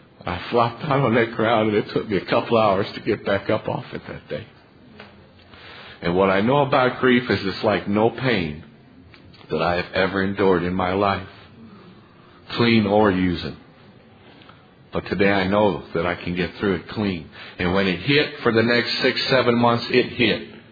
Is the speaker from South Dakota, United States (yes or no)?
no; St. Louis, Missouri, United States; I'm from St. Louis, Missouri, and the world came to our house for the party back in 1996.